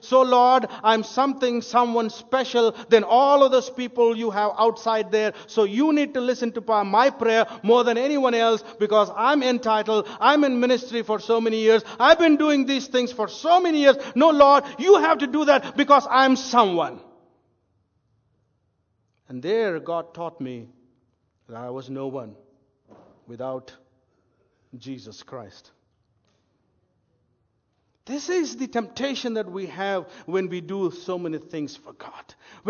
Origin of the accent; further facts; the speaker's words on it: India; I'm from India, and you know, Jesus came to this world about 2,000 years ago, right? So our family has been, as far as I know, we are Christians from four generations.